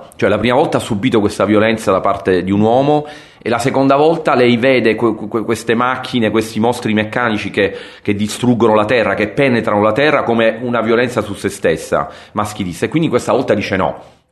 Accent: Palermo, Sicily, Italy; io sono di Palermo

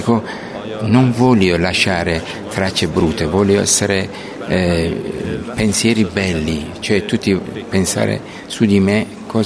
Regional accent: Iran; Italian is a second language; now in Italy; Questa è la storia di questo film, proprio questi 5-6 anni, proprio mia storia, il mio paese. Quindi è una riflessione su questa società nostra, iraniana.

